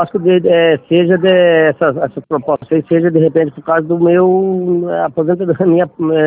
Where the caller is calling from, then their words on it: Rondônia, Brazil; Sou de Rondônia.